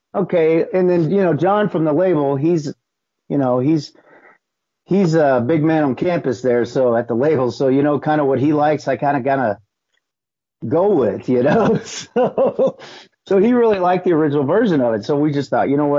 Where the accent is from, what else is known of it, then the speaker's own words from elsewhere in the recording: Springfield, Missouri, United States; I'm from Springfield, Missouri originally, and the band I had was called